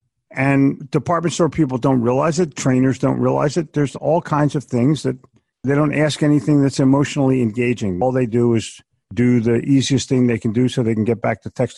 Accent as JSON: {"language": "English", "town": "Philadelphia", "region": "Pennsylvania", "country": "United States", "tie": "born or raised there", "said": "I grew up in Philadelphia"}